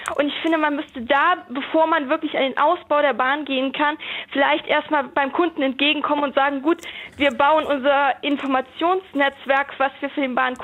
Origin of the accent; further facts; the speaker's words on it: Bonn, North Rhine-Westphalia, Germany; ich komme ursprünglich aus Bonn und wollte dann am Wochenende immer zurück zu meiner Familie nach Bonn fahren.